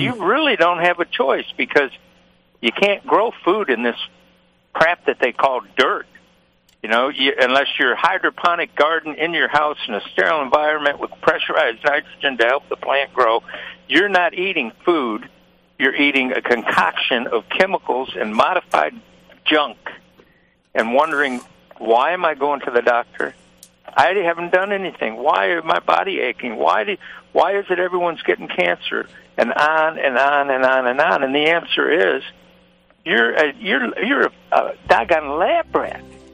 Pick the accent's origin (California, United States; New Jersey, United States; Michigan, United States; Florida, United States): Michigan, United States; Detroit; when I was a little boy growing up in Detroit